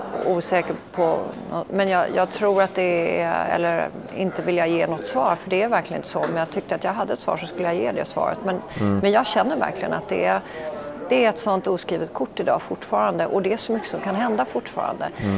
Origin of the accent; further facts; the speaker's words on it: Stockholm, Stockholm County, Sweden; also born or lived in Norway / Copenhagen; Och så flyttade till Stockholm när jag var liten och det var härligt.